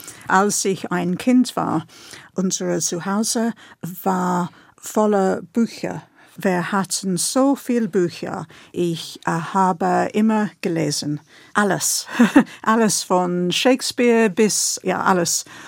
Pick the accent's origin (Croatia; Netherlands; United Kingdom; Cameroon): United Kingdom; London; Aber ich bin in London aufgewachsen und dort kann man die Nachthimmel gar nicht sehen, wegen des Straßenlichts.